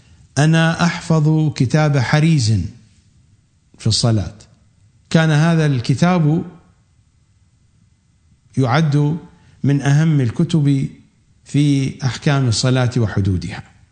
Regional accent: Iraq; accent: Iraqi; كما نقول نحن في لهجتنا العراقية، ما يخالف

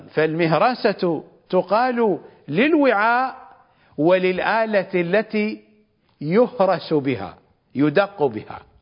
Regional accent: Iraq; accent: Iraqi; عجينة كباب كما نقول بلهجتنا الشعبية العراقية

